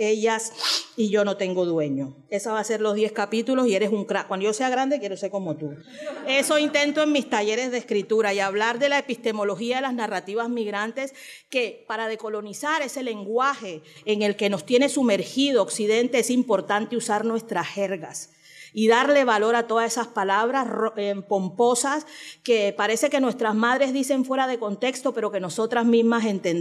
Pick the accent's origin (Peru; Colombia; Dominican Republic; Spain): Colombia; San Andrés, Providencia and Santa Catalina; soy afrocaribeña, raizal, de San Andrés, Providencia y Santa Catalina.